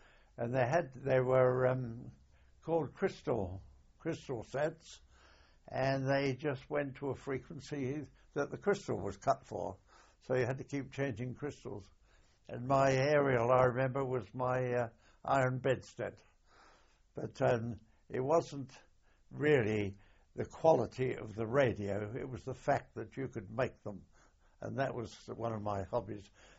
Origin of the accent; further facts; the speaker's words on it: Lancing, South East England, United Kingdom; born there; I was born in Lancing in Sussex on the 30th of December 1919.